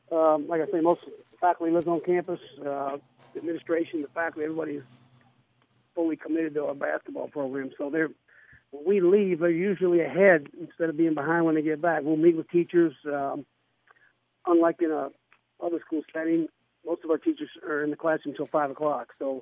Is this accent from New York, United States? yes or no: no; Kentucky, United States; accent: southern; moved away as an adult; also born or lived in Virginia; I'm from Kentucky originally, so I'm a southern guy, and then I've lived in Virginia, obviously, for 32 years while I've been working at Oak Hill, which is also in the south, so I didn't lose my southern accent when I came here.